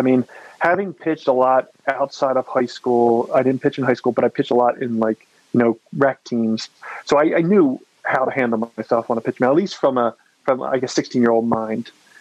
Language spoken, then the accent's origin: English; Philadelphia, Pennsylvania, United States; the grit and work ethic that kind of is instilled in you growing up in Philadelphia, it really, really helps you